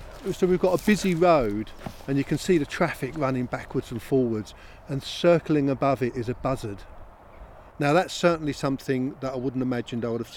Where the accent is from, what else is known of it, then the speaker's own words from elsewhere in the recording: London, United Kingdom; As a Londoner